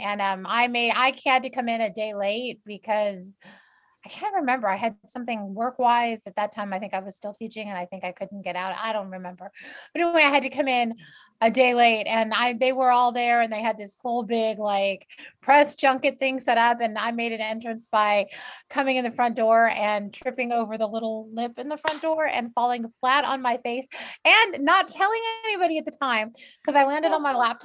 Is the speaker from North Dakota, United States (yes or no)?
no; Texas, United States; And I don't understand why I'm from Texas, where it's hot and humid, but we believe in air conditioning.